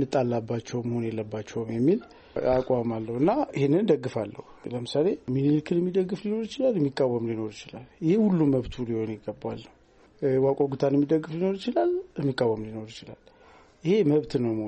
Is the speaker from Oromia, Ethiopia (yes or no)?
yes; Oromia, Ethiopia; እኔ ኦሮሞ ነኝ ለምሳሌ፣ ግን የኦሮሞ ሰርተፊኬት እነሱ ጋር ሄጄ መውሰድ ያለብኝ እስኪመስለኝ ድረስ